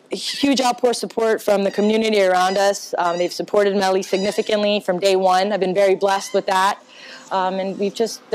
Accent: Tarpon Springs, Florida, United States; So, I'm born and raised in Tarpon Springs.

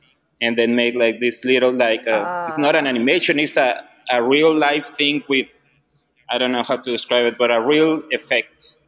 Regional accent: Mexico; English is a second language; because we're from Mexico and we have like an outsider view of things.

